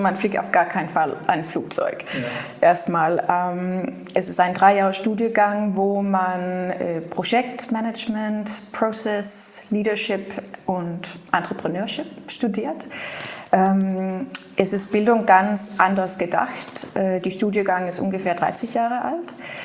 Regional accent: Aarhus, Central Denmark Region, Denmark; Ich bin in Aarhus groß geworden

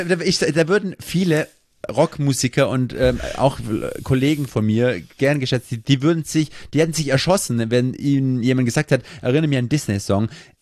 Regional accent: Eislingen, Baden-Württemberg, Germany; In Eisling, in meiner Heimatstadt.

